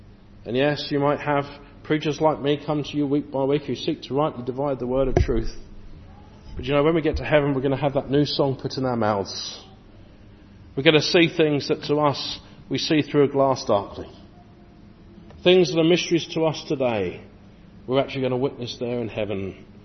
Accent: England, United Kingdom; If I look back over the history of my nation being an Englishman

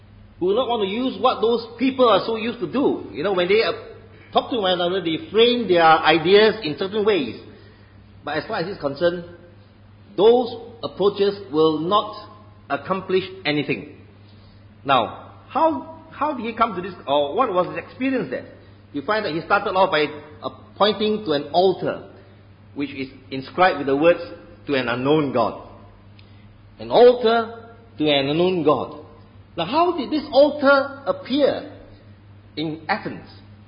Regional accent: Singapore; because I come from Singapore, and it used to be at a time when I was much younger.

